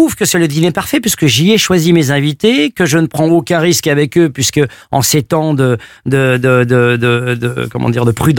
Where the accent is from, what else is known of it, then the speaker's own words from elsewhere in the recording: Paris, Île-de-France, France; des quartiers dans lesquels j'ai grandi, à Paris, le quartier du Marais